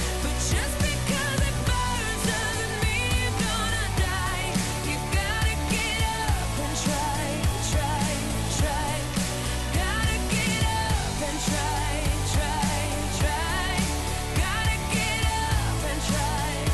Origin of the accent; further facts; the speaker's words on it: Jamaica; I am a Jamaican. I am a proud Jamaican.